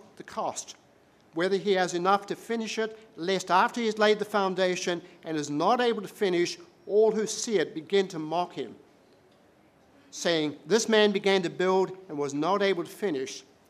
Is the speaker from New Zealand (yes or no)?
yes; New Zealand; I was born in New Zealand, small town of 2,000 people.